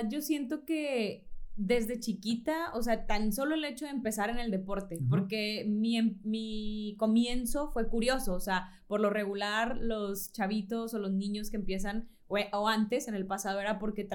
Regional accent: Ciudad Victoria, Tamaulipas, Mexico; now in Monterrey, Mexico; soy de Ciudad Victoria, Tamaulipas, no sé, aquí en Monterrey, porque luego, sí, como que tengo mucho tiempo viviendo aquí

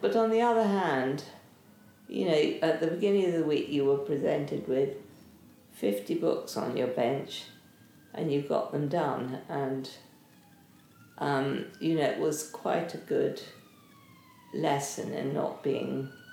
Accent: London, United Kingdom; born there; Born in London. My father was a surgeon but came from a very artistic family.

